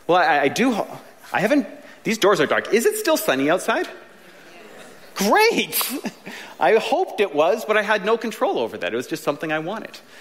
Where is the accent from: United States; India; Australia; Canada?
Canada; Edmonton, Alberta; now in Langley, Canada; Now, I haven't always lived in Langley. I grew up in Edmonton and lived in a couple different places. So my wife and son and I moved to Langley about 14 years ago.